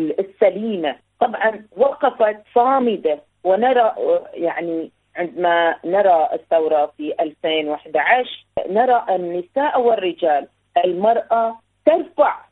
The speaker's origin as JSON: {"language": "Arabic", "country": "Bahrain", "tie": "born or raised there", "said": "ربما أتكلم عن البحرين لأنها جذوري من البحرين ولأني تربيت وترعقعت في البحرين."}